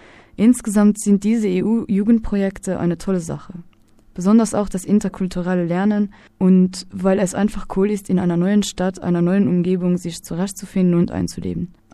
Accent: Luxembourg; now in Vienna, Austria; Ich stamme aus Luxemburg und bin derzeit mit dem Europäischen Freiwilligendienst in Wien. Im nächsten Semester möchte ich hier anfangen zu studieren.

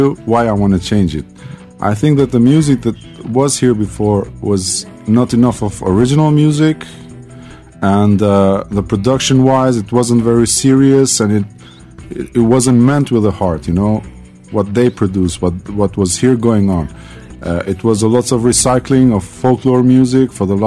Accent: Pristina, Kosovo; moved away as an adult; also born or lived in Switzerland; I'm from Pristina. I'm a music producer. I live here now for 3.5 years

